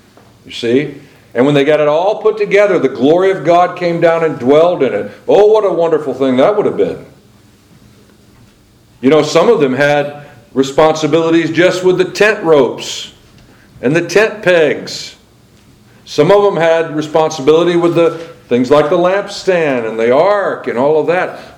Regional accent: Florida, United States; born there; And I was born in North Florida, which folks sometimes refer to as more like South Georgia, because North Florida, particularly when I was coming up as a boy, is a whole different strata, okay?

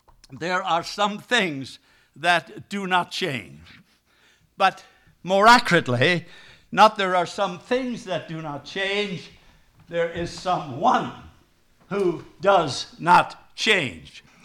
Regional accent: Ireland; of course, being Irish and being very handsome

